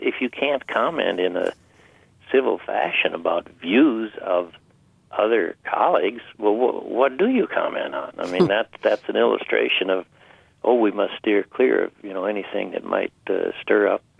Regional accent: Minnesota, United States; You know, I'm a gopher, too, Sally. I grew up in Minnesota.

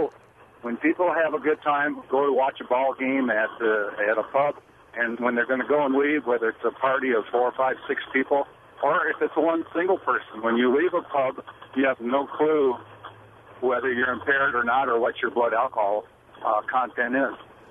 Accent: Wisconsin, United States; 56 years old, born and raised in Wisconsin

